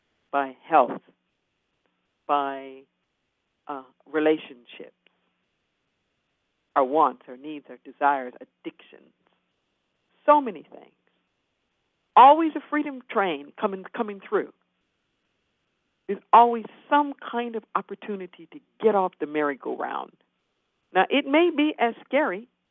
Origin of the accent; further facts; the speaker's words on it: Los Angeles, California, United States; Well, you know, like I said, I'm from Los Angeles. And I've watched my city go up way too many times.